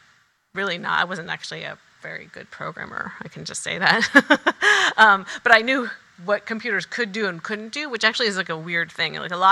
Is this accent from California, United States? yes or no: yes; Palo Alto, California, United States; I'm not a lawyer. I grew up in Palo Alto, and my parents were really like they had moved there to be part of the personal computer revolution.